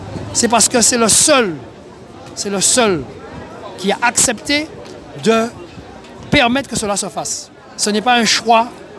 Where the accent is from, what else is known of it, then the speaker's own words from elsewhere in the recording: Martinique; Et nous avons été les premiers également à faire la Guadeloupe venir chez nous en Martinique.